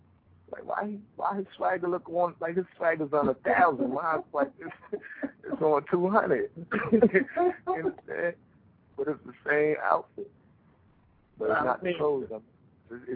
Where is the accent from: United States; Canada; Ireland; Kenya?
United States; Brooklyn, New York; But, you know, I'm from Brooklyn, so, you know, it's … you know what I mean … all them type of artists I really grew up on.